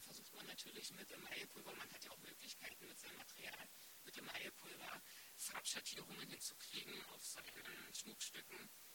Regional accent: Großeneindorf, Brandenburg, Germany; Also ich bin ja in Großeneindorf aufgewachsen. Großeneindorf ist für mich einfach meine Kindheit gewesen.

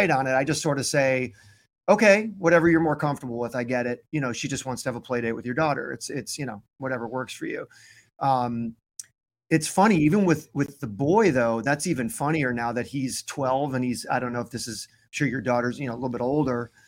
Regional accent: Chicago, Illinois, United States; now in Los Angeles, United States; I think I grew up in Chicago. They probably wouldn't have cared so much.

